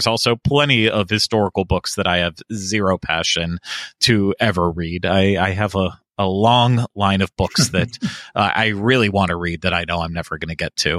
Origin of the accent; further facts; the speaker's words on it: Pennsylvania, United States; We did not read any of those stories when we were growing up in Pennsylvania.